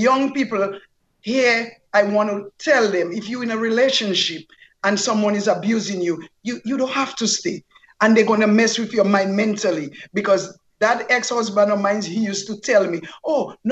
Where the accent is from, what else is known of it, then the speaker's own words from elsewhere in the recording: Dominica; now in United States; I'm from Dominica, the West Indies, the Caribbean.